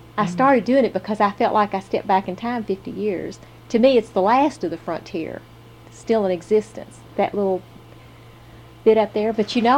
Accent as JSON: {"language": "English", "region": "Kentucky", "country": "United States", "said": "I'm from Kentucky, but you're really from the South. Uh-huh. I'm a border state person."}